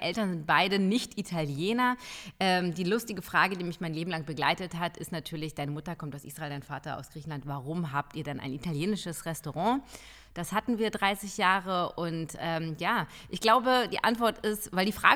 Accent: Germany; ich komme aus einer totalen Multikulti-Familie und ja, in erster Linie bin ich Deutsche, also Deutsche mit verschiedensten Wurzeln.

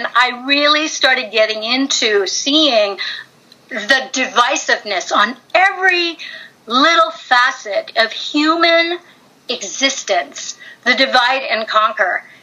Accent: Philippines; now in Berkeley, United States; And so I immigrated from the Philippine Islands with my mother to Berkeley, California during the 60s.

